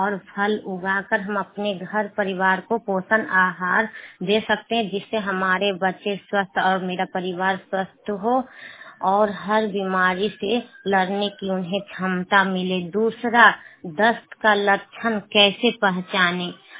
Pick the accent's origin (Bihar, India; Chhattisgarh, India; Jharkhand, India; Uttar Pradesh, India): Bihar, India; Lodhipur; और मैं ग्राम लोधीपुर से हूँ, पंचायत लोधीपुर, जिला नालंदा से, विंड ब्लॉक से हूँ